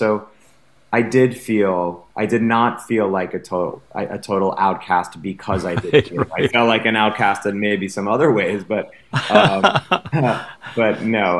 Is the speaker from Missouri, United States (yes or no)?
no; Great Neck, New York, United States; I felt very much growing up in Great Neck, New York, that there was a kind of, this is the life you lead.